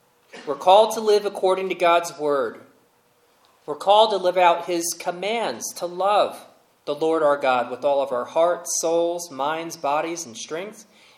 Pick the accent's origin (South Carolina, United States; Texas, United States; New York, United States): New York, United States; Even I was thinking about it as a New Yorker at the time.